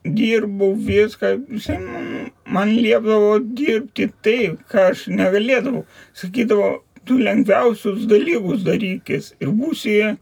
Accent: Kaunas, Kaunas County, Lithuania; born there; Aš gimiau Šančiuose, Žemuosiuose, Narbuto gatvelį.

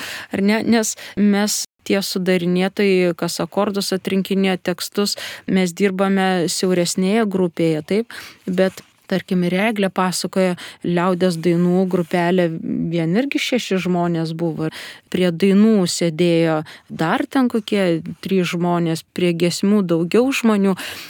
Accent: Panevėžys, Panevėžys County, Lithuania; aš pati iš Panevėžio

